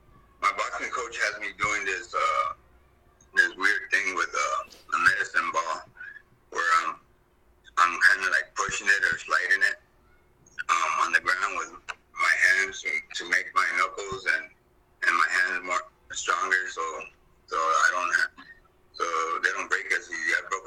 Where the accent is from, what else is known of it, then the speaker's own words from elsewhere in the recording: Texas, United States; Oh, yeah. Yeah, I grew up in South Texas, and I've always had to defend myself